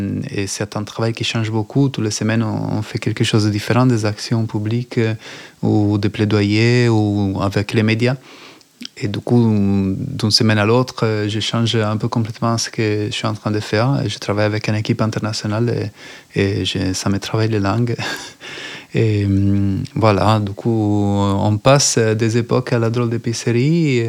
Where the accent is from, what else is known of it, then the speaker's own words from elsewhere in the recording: Monza, Lombardy, Italy; also born or lived in Milan; moi je suis né à Milan, mais j'y ai vécu 4 ans. Et après mes parents ils ont déménagé juste 15 km au nord, dans une petite ville à côté de Milan, mais qui n'est pas si petite, elle est plus grande qu'Angoulême en fait, elle s'appelle Monza